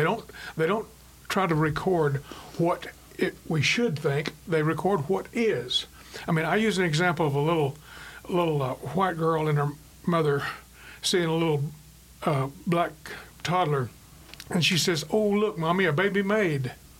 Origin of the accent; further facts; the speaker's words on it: Texas, United States; also born or lived in Oklahoma; I'm 75 years old. I grew up in Texas and Oklahoma in the 40s and 50s.